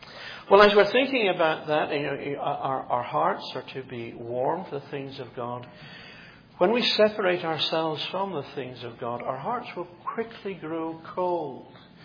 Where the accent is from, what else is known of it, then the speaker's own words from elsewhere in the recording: Edinburgh, Scotland, United Kingdom; I was brought up in Edinburgh, and the apartment in which I was raised was, I think it would be about 130 years old.